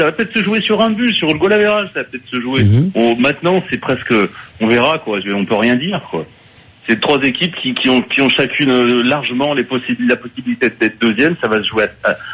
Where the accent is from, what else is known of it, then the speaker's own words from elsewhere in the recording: Lyon, Auvergne-Rhône-Alpes, France; le résultat m'intéressait en tant que Lyonnais